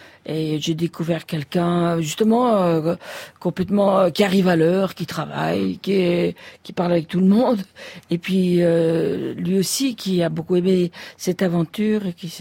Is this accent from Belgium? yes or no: yes; Belgium; comme on dit chez nous en Belgique.